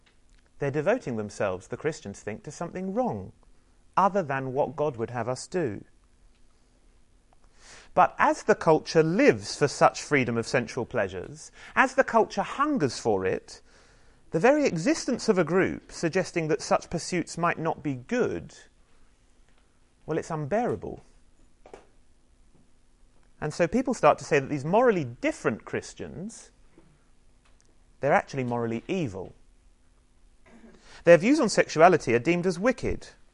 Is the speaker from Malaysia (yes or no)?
no; United Kingdom; Yeah, we're British.